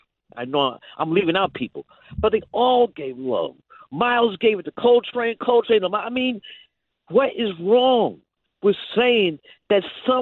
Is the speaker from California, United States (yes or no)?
no; New York, United States; growing up in New York, we never had a football team, so we always got USC.